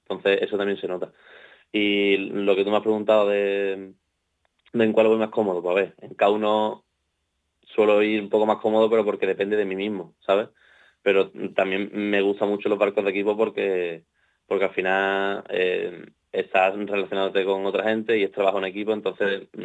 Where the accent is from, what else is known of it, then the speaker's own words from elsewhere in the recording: Algeciras, Andalusia, Spain; yo estoy en un club de Sevilla, pero yo no soy de Sevilla, soy de Algeciras, y entonces entreno en un club aquí en Los Barrios